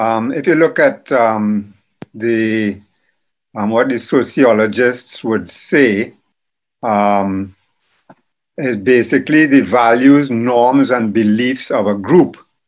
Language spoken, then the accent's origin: English; Trinidad & Tobago; I'm a Trinidadian. I'm from Trinidad and Tobago. I'm 68 years old.